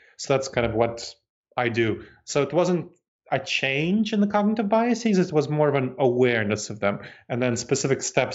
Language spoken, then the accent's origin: English; New York City, New York, United States; So I grew up in New York City, and that was kind of my home. And then I moved around.